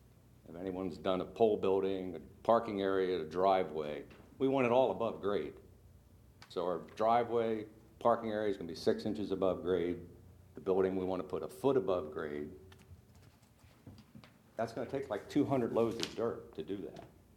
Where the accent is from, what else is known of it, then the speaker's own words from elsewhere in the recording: Lewes, Delaware, United States; I'm from Lewis, Delaware